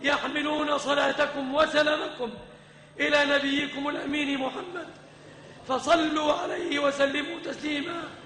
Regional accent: Egypt; أن تسلم بلادنا مصر وبلاد

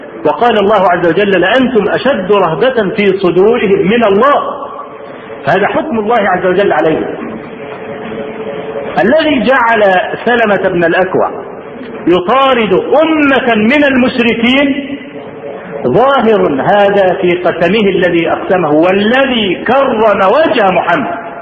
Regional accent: Egypt; ولا أقول الكلام الآتي ده لأن أنا مصري ولا متعصب لمصر.

